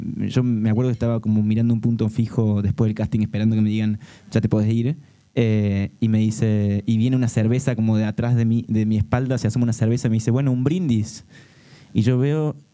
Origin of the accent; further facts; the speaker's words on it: Córdoba, Argentina; now in Spain; viendo una persona de Córdoba encima, que tenemos un acento como, por decirte, más marcado que el andaluz de aquí